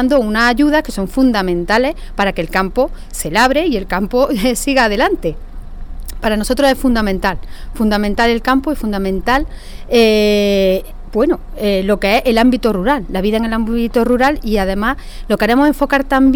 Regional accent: Andalusia, Spain; yo soy de aquí, soy de Córdoba, vivo en Priego desde hace 12 años y este es mi hogar.

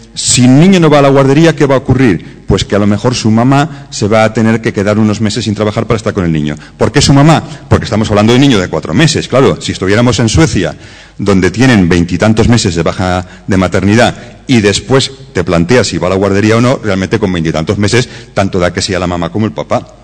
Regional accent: Spain; como soy español

